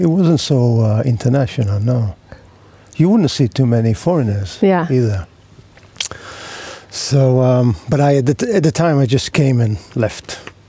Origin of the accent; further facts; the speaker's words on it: India; because I came from India.